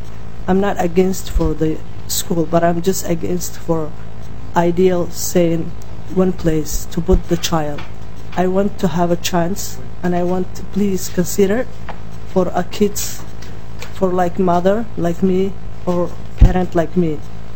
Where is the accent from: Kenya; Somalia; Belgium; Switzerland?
Somalia; English is a second language; now in United States; I'm from Somalia, but I'm American.